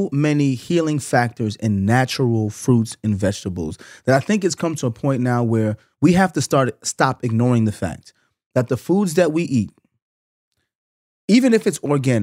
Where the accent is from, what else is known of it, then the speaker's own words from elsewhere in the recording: New York, United States; I'm a Southern boy. I cut pork. I'm from New York.